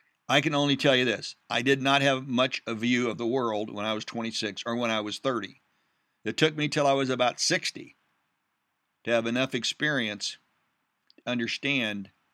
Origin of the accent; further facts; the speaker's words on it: Midwest, United States; See, I'm from the Midwest. If we think you're crazy, we just say, we think you're crazy.